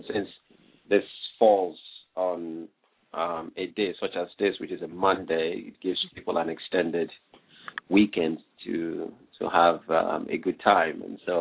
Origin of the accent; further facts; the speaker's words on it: Nigeria; You know, my home country, Nigeria, is celebrating its 52nd independence.